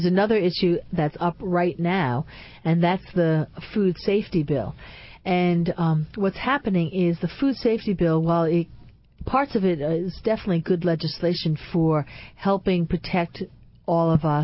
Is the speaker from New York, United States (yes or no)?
yes; New York, United States; As a New Yorker, I know Senator Gillibrand's office